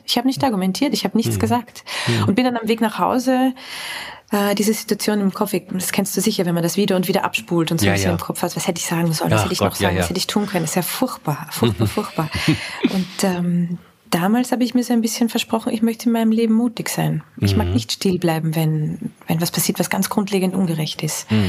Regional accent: Vienna, Austria; bin ich aus Wien, also aus Österreich.

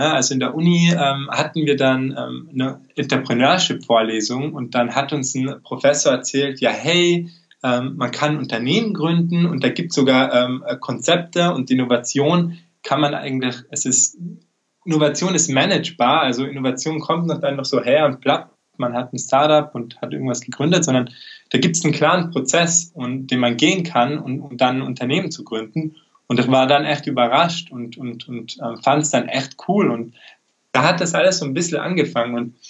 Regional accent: Tyrol, Austria; wie schon angekündigt. Ich komme eben aus Tirol

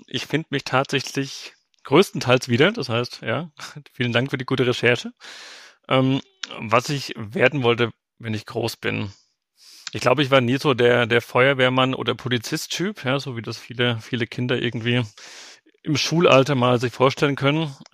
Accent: Bavaria, Germany; Damals war meine Heimat die Region rund um Würzburg.

